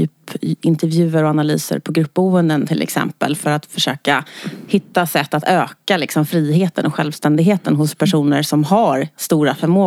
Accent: Stockholm, Stockholm County, Sweden; Ja, men så är jag uppvuxen i Skärholmen. Och sen när det var dags för gymnasiet så kände jag, gud vad stökigt det är här i Skärholmen.

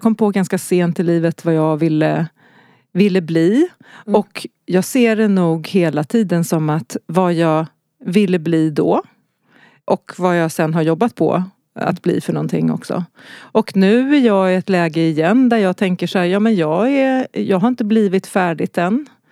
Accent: Gävle, Gävleborg County, Sweden; born there; also born or lived in Skövde; Jag är född i Gävle. Mm. Och sen så bodde jag ett par år i Skövde.

